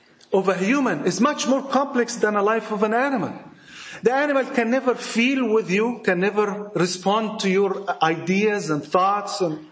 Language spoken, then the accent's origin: English; Egypt; accent: Egyptian; Forgive my Egyptian accent